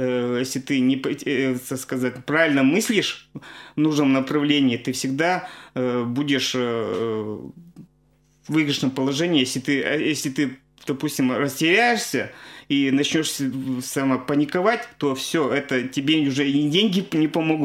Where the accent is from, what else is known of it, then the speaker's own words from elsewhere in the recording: Kirov, Kirov Oblast, Russia; Я говорю, «Как откуда? С России». «Откуда с России?» Я говорю, «С Кирова».